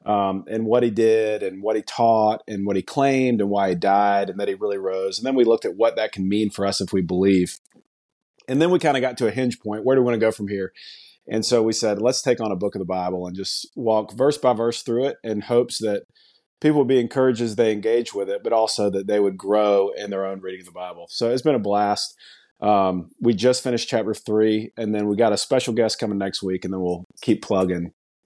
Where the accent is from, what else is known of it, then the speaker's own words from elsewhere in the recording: Raleigh, North Carolina, United States; We were best pals growing up in Raleigh, North Carolina, and we were just dummies.